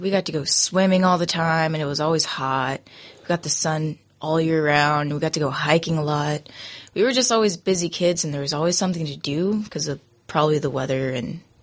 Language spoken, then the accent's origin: English; Vancouver, Washington, United States; born there; I was born in Vancouver, Washington.